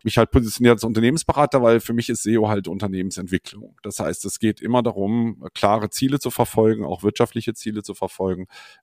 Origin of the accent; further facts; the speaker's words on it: Cologne, North Rhine-Westphalia, Germany; Ich bin 53 jetzt mittlerweile und habe vor 25 Jahren hier in Köln, wo ich herkomme und auch lebe, eine Agentur gegründet